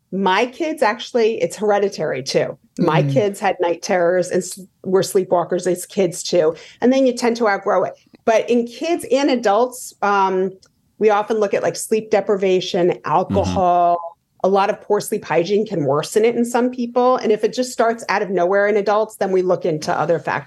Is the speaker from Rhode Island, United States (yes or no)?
yes; Rhode Island, United States; To the point where I grew up in Rhode Island.